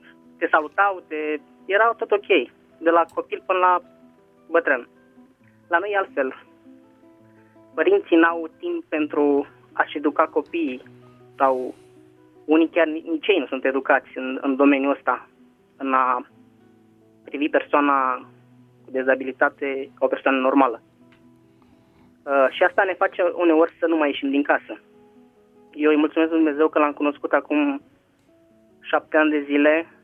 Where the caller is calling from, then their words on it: Constanța, Constanța County, Romania; sunt din Constanța.